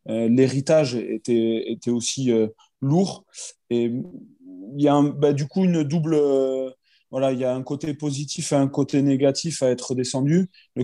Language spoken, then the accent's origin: French; Biarritz, Nouvelle-Aquitaine, France; born there; c'est ma ville. C'est vrai que je suis né à Biarritz aussi. Donc, j'ai quand même une grosse attache là-bas. J'ai encore ma famille qui est sur Biarritz.